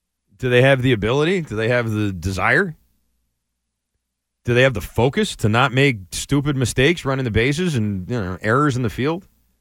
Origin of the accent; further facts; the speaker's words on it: Boston, Massachusetts, United States; I am not from the Midwest originally. I am from the north end of Boston.